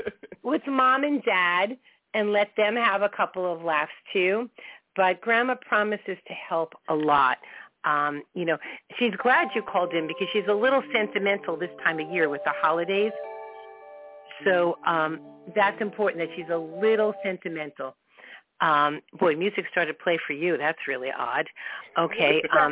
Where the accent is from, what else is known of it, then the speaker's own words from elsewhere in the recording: Merrick, New York, United States; Now, I grew up in Merrick, the numbers were never in order